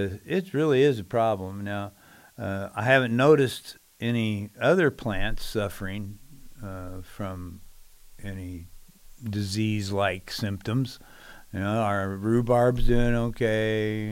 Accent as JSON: {"language": "English", "town": "Indianapolis", "region": "Indiana", "country": "United States", "tie": "born or raised there", "lives_now": "Bloomington, United States", "said": "I grew up in Indianapolis, and we had a garden in our backyard."}